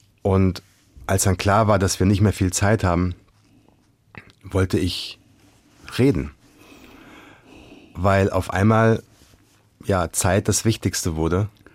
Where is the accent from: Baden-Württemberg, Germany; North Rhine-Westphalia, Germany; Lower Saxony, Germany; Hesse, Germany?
Hesse, Germany; Langgöns; Beim Vater in Mittelhessen. In Langgöns, wo ich aufgewachsen bin.